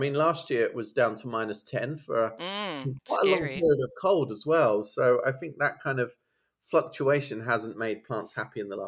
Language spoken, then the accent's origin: English; East of England, United Kingdom; Yeah, so I've got a house in Suffolk in my hometown, and I really garden there on a kind of awkward clay like soil.